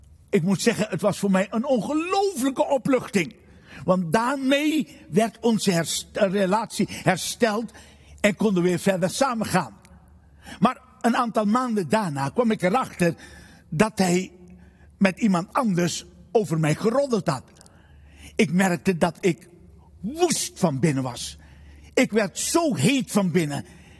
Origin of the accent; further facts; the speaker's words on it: Suriname; Het was in februari van dit jaar dat ik in Suriname was, waar ik vandaan kwam.